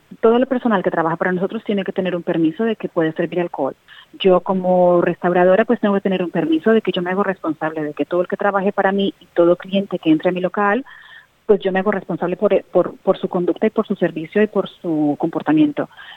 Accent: Colombia; moved away as an adult; now in Sydney, Australia; yo me vine de Colombia en el 2001 y vine a estudiar mi carrera.

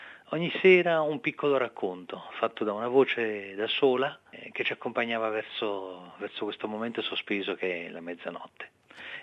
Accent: Portici, Campania, Italy; born there; Sono nato a Portici, infatti. Mio padre però è inglese

